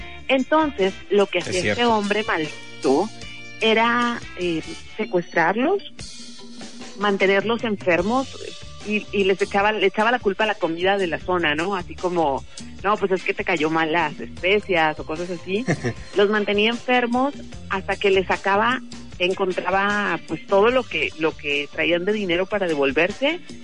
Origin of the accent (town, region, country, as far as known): Mexico